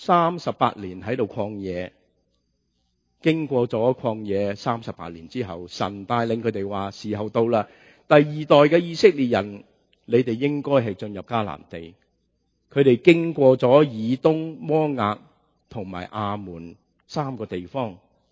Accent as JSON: {"language": "Chinese", "country": "China", "said": "我们中国人成日都说善有善报，恶有恶报，若还未报就怎样？"}